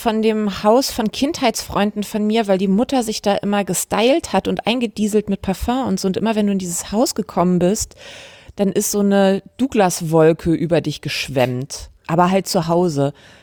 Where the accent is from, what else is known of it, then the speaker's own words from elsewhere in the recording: Hamburg, Germany; Ich bin in Hamburg groß geworden